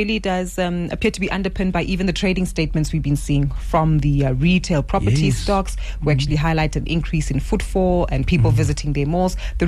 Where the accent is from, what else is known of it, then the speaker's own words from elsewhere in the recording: South Africa; For many of us as South African consumers, because we have been under pressure for quite some time.